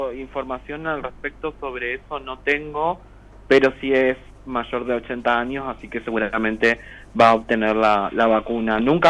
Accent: Argentina; moved away; Aunque extraño la gente de Argentina y mi tierra, digamos

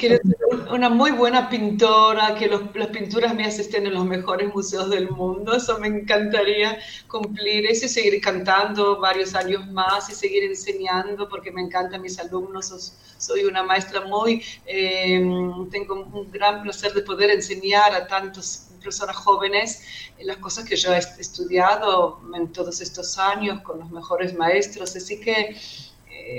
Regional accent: Argentina; now in Israel; yo soy la única que soy de Argentina

